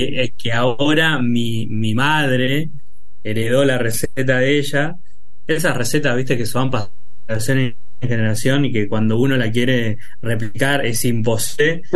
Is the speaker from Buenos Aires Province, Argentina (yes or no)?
no; Puerto Tirol, Chaco, Argentina; yo vengo del Chaco, una provincia del interior del país, Puerto Tirol más específicamente